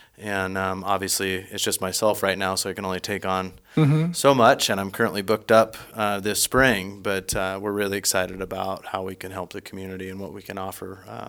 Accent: Spokane, Washington, United States; I was born and raised in Spokane. Both of my parents were born in northern Montana, and I have family up in this region.

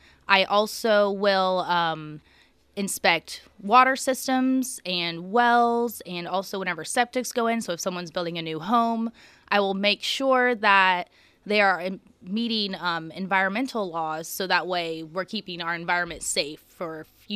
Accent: Lawrenceville, Illinois, United States; I am originally from Lawrenceville, Illinois.

